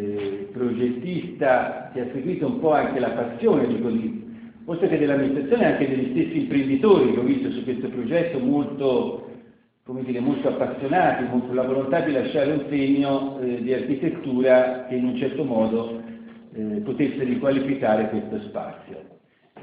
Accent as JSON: {"language": "Italian", "town": "Lucca", "region": "Tuscany", "country": "Italy", "said": "io sono lucchese, sono toscano"}